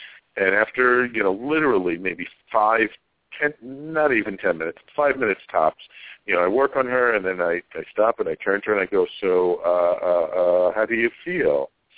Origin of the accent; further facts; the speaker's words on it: Bronx, New York, United States; he knew I grew up in the Bronx